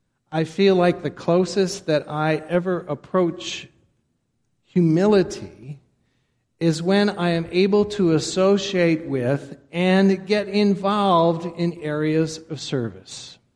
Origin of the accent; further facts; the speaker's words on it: Boynton Beach, Florida, United States; Well, I'm from Boynton Beach.